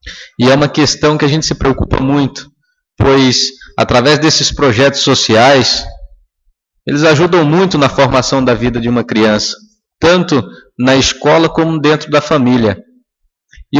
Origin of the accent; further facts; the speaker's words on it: Nova Santa Helena, Mato Grosso, Brazil; Nova Santa Helena, cidade onde eu nasci e me criei, acompanhei todos os avanços de nosso município.